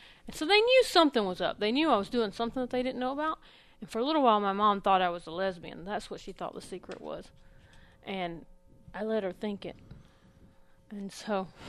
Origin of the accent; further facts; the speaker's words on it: Georgia, United States; I was in Georgia. I grew up in Georgia, so there's a lot... The black community is a lot more... predominant there